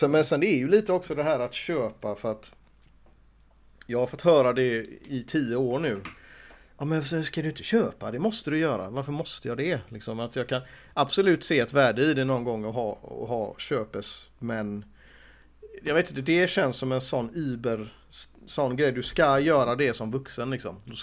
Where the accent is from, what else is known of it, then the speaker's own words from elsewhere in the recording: Gothenburg, Västra Götaland County, Sweden; Jag menar, vi är ju från Angered då till exempel.